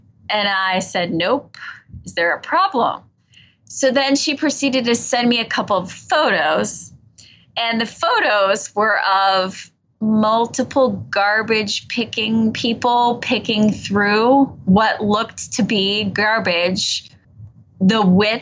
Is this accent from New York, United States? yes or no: no; Kentucky, United States; And we work in mostly in Cincinnati, but I'm from Northern Kentucky. So that's right across the river.